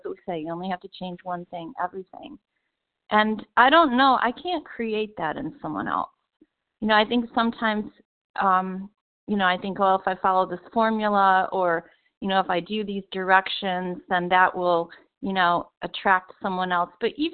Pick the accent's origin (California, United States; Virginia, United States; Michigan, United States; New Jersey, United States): California, United States; San Diego; Sorry about that. In San Diego.